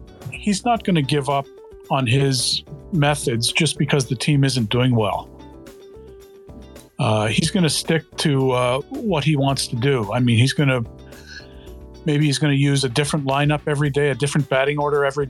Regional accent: Toronto, Ontario, Canada; I'm originally from Toronto, a small town in Canada you might have heard of.

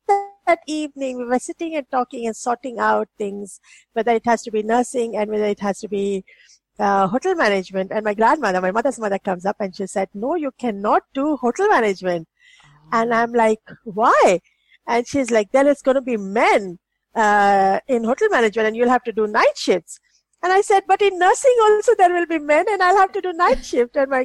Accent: India; I grew up in India, your hospital was a place you went when you were very sick.

